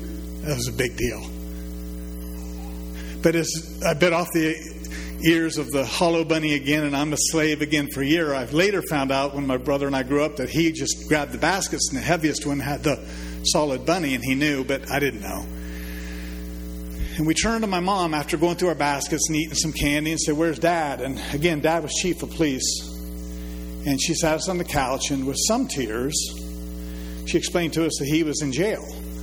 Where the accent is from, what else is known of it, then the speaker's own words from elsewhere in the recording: Heath, Ohio, United States; Dad was chief of police in my hometown in Heath, Ohio.